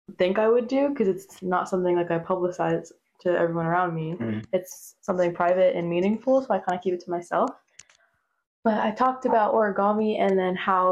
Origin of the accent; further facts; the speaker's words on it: Florida, United States; I'm going to the University of Florida, which is in my hometown.